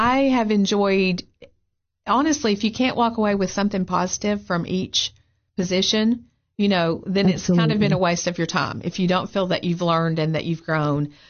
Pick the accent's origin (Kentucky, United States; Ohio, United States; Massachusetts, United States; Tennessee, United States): Tennessee, United States; Morristown; I'm a little redneck girl from Morristown, Tennessee.